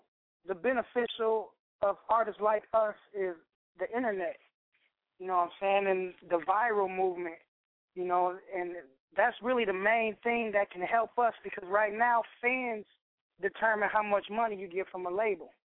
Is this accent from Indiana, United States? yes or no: no; Rockford, Illinois, United States; Right now I'm in Rockford, Illinois, my hometown.